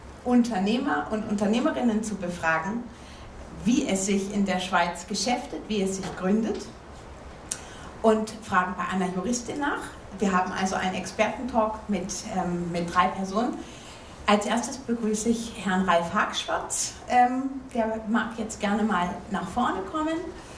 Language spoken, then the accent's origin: German; Lower Saxony, Germany; Der Hauptsitz ist in meinem Heimatbundesland in Niedersachsen